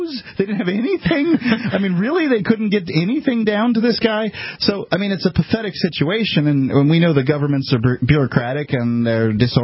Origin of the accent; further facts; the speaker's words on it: Florida, United States; I'm from the Gulf Coast to Florida